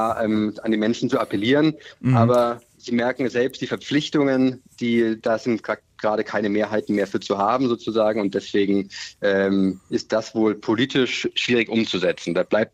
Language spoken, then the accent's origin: German; Bavaria, Germany; ich komme ja selbst aus Bayern zum Beispiel